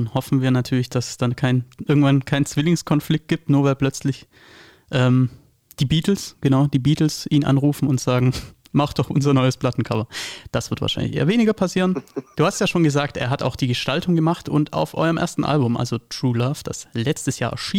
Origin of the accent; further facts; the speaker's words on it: Baden-Württemberg, Germany; Ich bin Schwabe, da Schaffe, Schaffe, Heißlebauer heißt es bei uns.